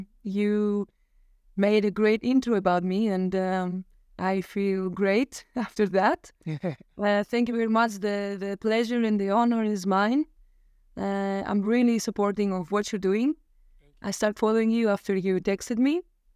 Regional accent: Goumenissa, Central Macedonia, Greece; English is a second language; Somewhere there, but a very small place, more like a town. The name is Goumenissa, which is my hometown and I love very much.

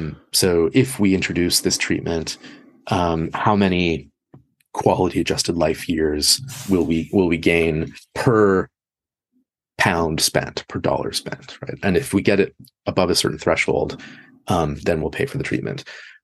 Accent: Canada; also born or lived in United States / United Kingdom; So, you know, I'm from Canada. I've lived in the United States and I've lived in the United Kingdom.

